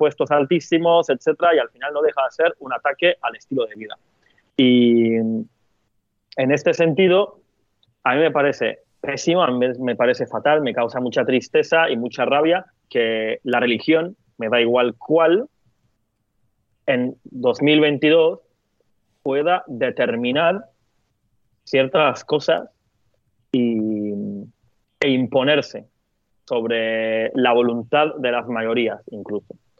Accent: Turkey; Yo soy de Turquía. En Turquía siempre ha sido un país donde se bebe, se consume mucho alcohol, hay mucha fiesta

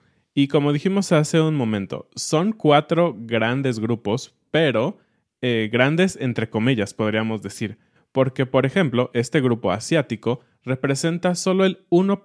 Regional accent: Mexico

